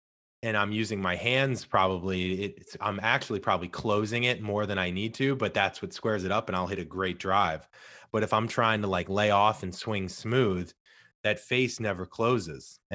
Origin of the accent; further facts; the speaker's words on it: St. Louis, Missouri, United States; I'm originally from St. Louis.